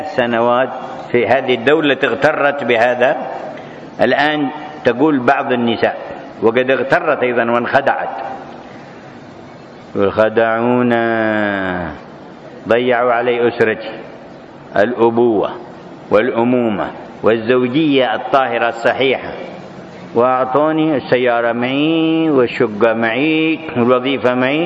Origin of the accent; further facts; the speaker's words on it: Hadhramaut, Yemen; عرفنا المرأة في تعيش عندنا في حضرموت عاملة مالكة لما تملكه